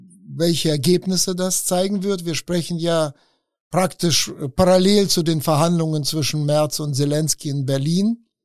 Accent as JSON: {"language": "German", "country": "Russia", "said": "und das ist leider für mein Heimatland Russland eine Konzentration auf die Ukraine."}